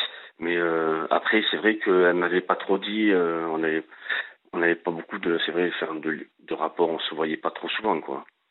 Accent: Nouvelle-Aquitaine, France; depuis tout pitchoun, comme on dit chez nous au Pays Basque, tout pitchoun

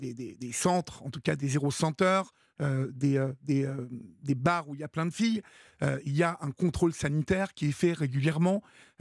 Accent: Paris, Île-de-France, France; moi je suis parisien

